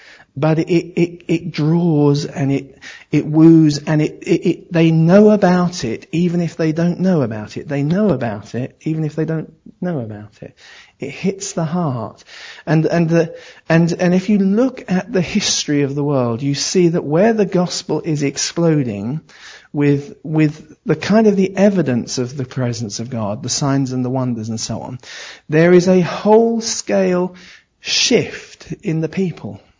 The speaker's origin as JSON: {"language": "English", "region": "London", "country": "United Kingdom", "tie": "born or raised there", "said": "I grew up in the Ichthys Christian Fellowship in Southeast London"}